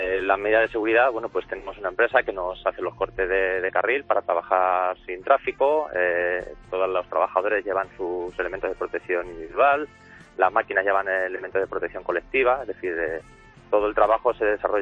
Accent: Campo de Criptana, Castilla-La Mancha, Spain; now in Ciudad Real, Spain; te llamo desde Ciudad Real. Aunque yo soy de Campo de Cristana, te llamo desde Ciudad Real, que estamos aquí trabajando

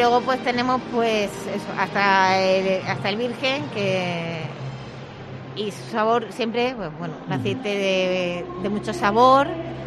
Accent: Martos, Andalusia, Spain; Tenemos la fábrica está en el condado, pero nosotros somos de Marto.

